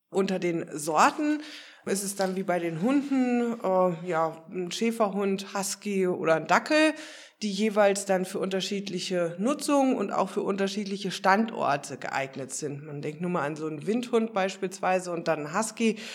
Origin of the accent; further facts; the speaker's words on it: Hesse, Germany; als Fachberaterin in meinem Heimatbundesland Hessen